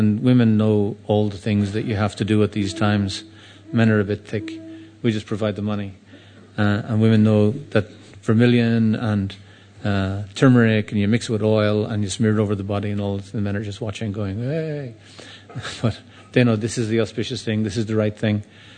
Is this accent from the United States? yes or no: no; Ireland; I come from Ireland, a poor country maybe, but, you know, it was, you were born at home.